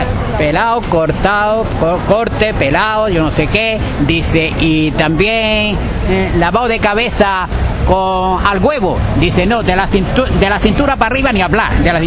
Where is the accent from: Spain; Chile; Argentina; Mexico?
Spain; Madrid, Community of Madrid; Soy madrileño, ¿cómo se llama?